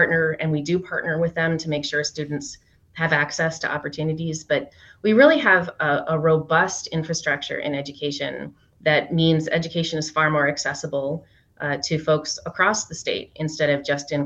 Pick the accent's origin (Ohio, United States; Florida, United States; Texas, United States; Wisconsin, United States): Wisconsin, United States; Superior; I grew up in Superior. So UW-Superior was our heartbeat up there.